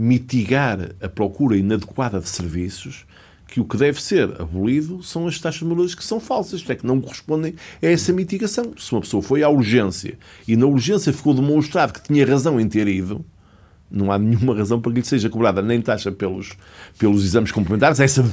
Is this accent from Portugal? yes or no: yes; Portugal; Enquanto português